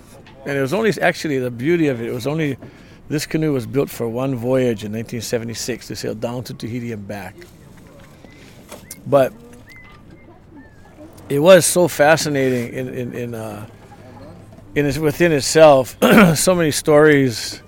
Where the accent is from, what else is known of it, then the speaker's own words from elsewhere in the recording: Hawaii, United States; So I grew up on Oahu, the island of Oahu, in Kulio'o, which is on the southeast corner of Oahu.